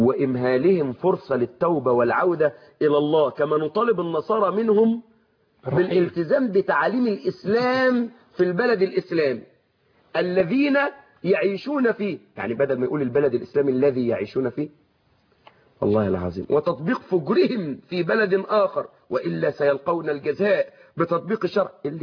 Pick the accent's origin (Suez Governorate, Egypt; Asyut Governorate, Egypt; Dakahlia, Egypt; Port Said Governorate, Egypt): Suez Governorate, Egypt; Suez; عندنا في السويس